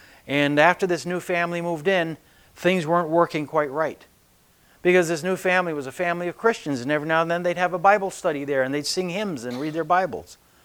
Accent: Brazil; Growing up in Brazil

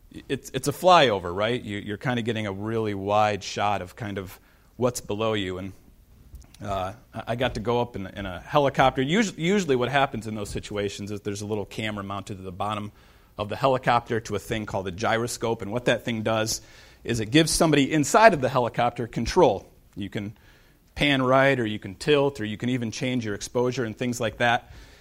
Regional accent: Indianapolis, Indiana, United States; You know, I just mentioned that I came from Indiana, lived in Indianapolis

